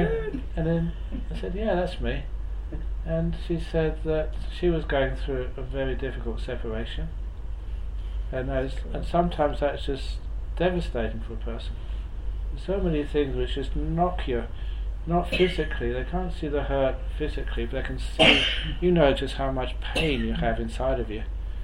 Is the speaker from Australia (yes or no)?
yes; Australia; because she knew I was from Australia, and what the hell are you doing here?